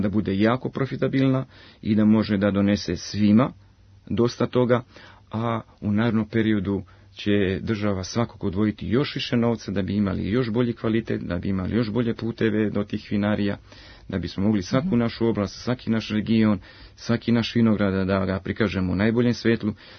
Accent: Serbia; Pa kao i kod nas u Srbiji

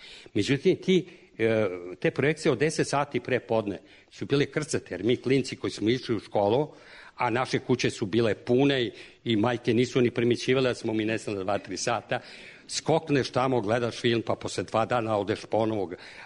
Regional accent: Belgrade, Serbia; born there; ja sam rođen na Neimaru, preko puta na Lekinom brdu je bio jedan mali bioskop Sutjeska.

